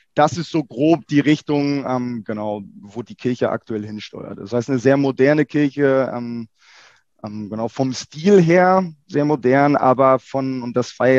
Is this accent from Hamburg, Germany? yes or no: yes; Hamburg, Germany; now in Hanover, Germany; bin als Adventist groß geworden im Raum Hamburg, sind dann die Adventgemeinde in Harburg gegangen. Da war ich tatsächlich auch noch bis vor 3 Jahren, da bin ich umgezogen nach Hannover.